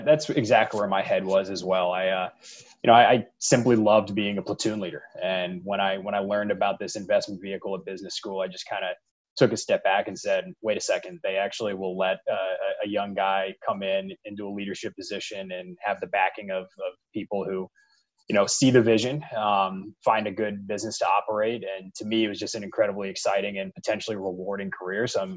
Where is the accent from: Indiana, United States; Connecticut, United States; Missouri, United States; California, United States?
Missouri, United States; St. Louis; I landed a great opportunity at a family office private equity firm here in my hometown of St. Louis.